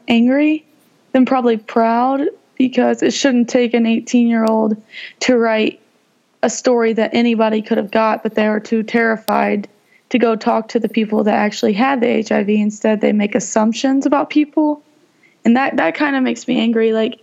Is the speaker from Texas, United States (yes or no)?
yes; Madison, Texas, United States; I grew up in Madison, which is about 40 minutes away from Austin until I was in 8th grade